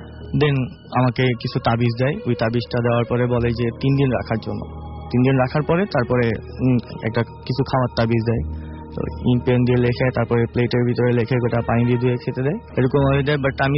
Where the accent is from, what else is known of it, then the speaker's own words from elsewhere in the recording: Chandpur, Chittagong Division, Bangladesh; now in Dhaka, Bangladesh; আমার দেশের বাড়ি, আমার গ্রামের বাড়ি চাঁদপুরে। সো আমার গ্রামের বাড়িতে আমি তখন অনেক দিন পরে গেছিলাম। আমার গ্রামের বাড়িটা একেবারে অজপাড়া, একেবারে ছোট্ট একটি গ্রাম।